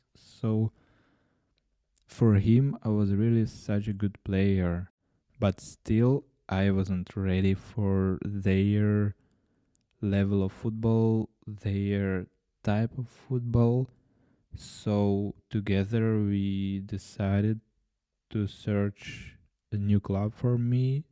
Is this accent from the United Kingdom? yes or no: no; Ukraine; But it was fair because I came from Ukraine, I played in High League of Ukraine